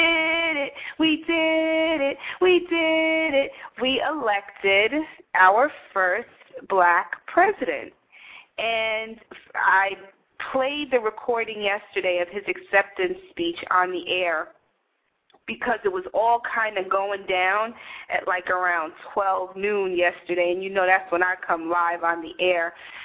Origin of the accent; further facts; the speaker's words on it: New York, United States; or flavors, because you know I'm from New York, flavors.